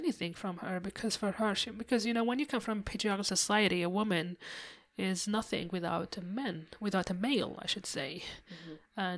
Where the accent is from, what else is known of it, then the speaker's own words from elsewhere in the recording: Tunisia; a divorcee background in an Arab country. Though I have to say that things have changed in my home country of Tunisia